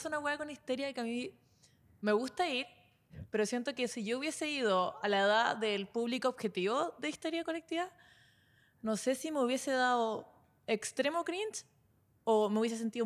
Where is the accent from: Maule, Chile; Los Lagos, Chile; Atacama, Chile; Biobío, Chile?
Los Lagos, Chile; Puerto Montt; now in Santiago, Chile; porque yo soy de Puerto Montt. Entre Puerto Montt y Puerto Varas.